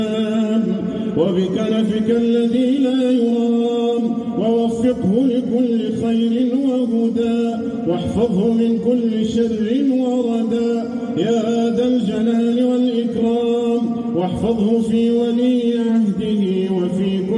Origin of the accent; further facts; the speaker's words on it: Morocco; اللهم احفظ بلدنا المغرب الحبيب